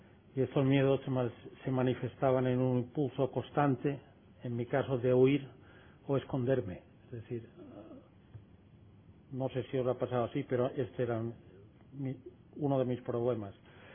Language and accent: Spanish; Spain; Mi grupo base es el Grupo Sobriedad de Palma de Mallorca. Es una isla del Mediterráneo, vengo de España.